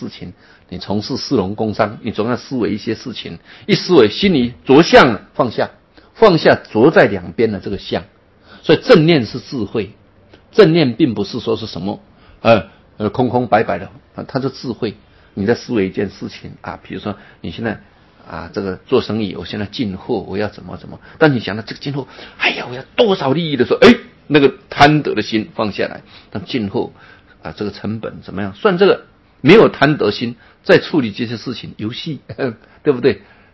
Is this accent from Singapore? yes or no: no; China; 但是对我们中国人来讲